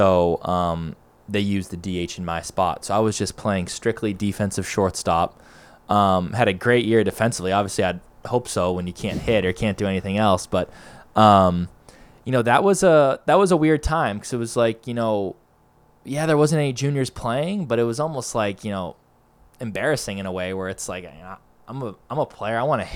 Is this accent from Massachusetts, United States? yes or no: yes; North Andover, Massachusetts, United States; You know, I'm from North Andover. Phillips Andover is, you know, 10 minutes from my house.